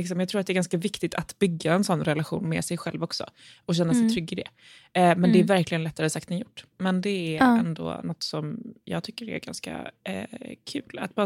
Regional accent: Lund, Skåne, Sweden; Jag är från Lund.

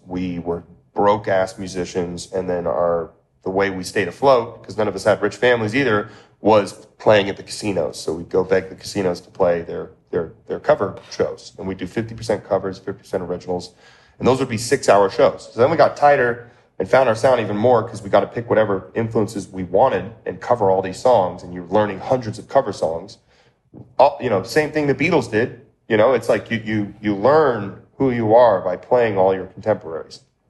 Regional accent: Las Vegas, Nevada, United States; I'm not even from the country. I'm from Las Vegas, but I like these indie bands that are folky.

